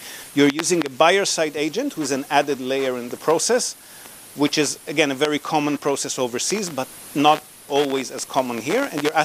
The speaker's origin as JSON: {"language": "English", "country": "Israel", "tie": "born or raised there", "said": "This is actually a very polite email by Western standards. I grew up in Israel."}